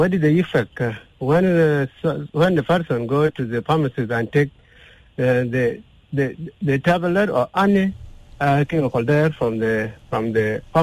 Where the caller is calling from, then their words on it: Gudele, Central Equatoria, South Sudan; from Gudeli.